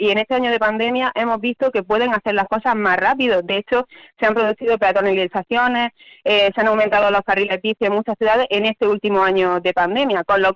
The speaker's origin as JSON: {"language": "Spanish", "town": "Granada", "region": "Andalusia", "country": "Spain", "said": "y sobre todo en Andalucía, que yo también soy de Granada"}